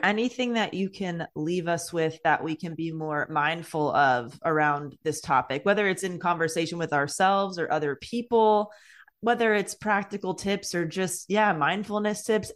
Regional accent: California, United States; I grew up in California and I have never heard this ever.

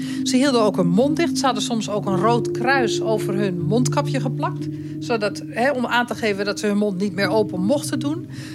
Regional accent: Netherlands; ik als Nederlander, wonende in Nederland

